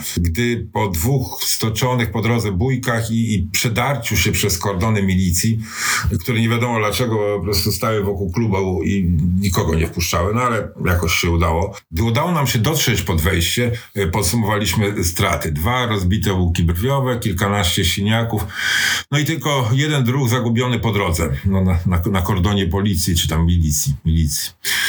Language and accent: Polish; Warsaw, Masovian Voivodeship, Poland; Urodziłem się i wychowałem na warszawskim Wrzecionie. To specyficzne osiedle, które zostało stworzone dla mieszkańców pobliskiej Huty.